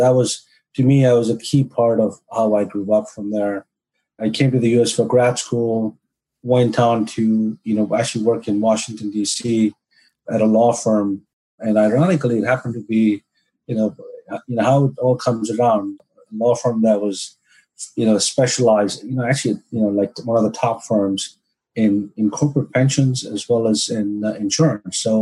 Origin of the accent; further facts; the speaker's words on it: New Delhi, Delhi, India; I grew up in New Delhi in India. I went to a private school there.